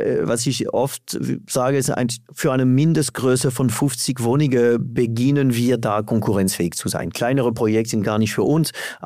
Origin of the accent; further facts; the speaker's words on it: France; German is a second language; mein Akzent redet für mich. Oder? Mein Hintergrund ist Frankreich und was klar ist, alles in Paris zentral entschieden.